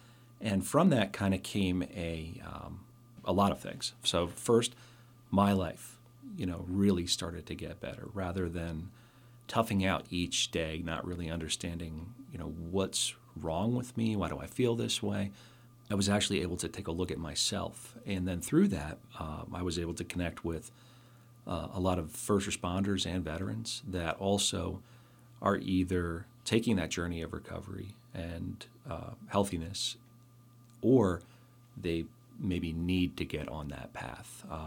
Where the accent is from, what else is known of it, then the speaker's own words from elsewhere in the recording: Pennsylvania, United States; Yeah, so I grew up in the Poconos here in Pennsylvania